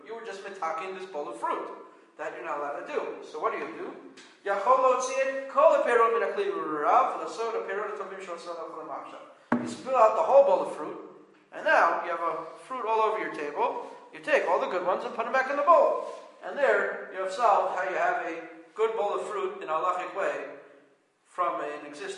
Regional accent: New York City, New York, United States; like in my hometown of New York City.

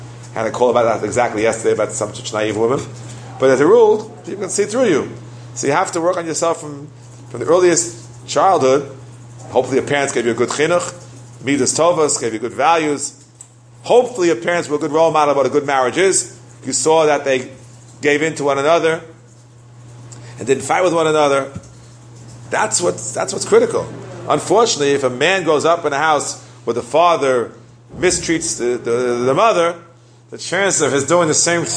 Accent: New York, United States; I grew up in Queens on a simple block in Kew Garden Hills when I moved in 1958.

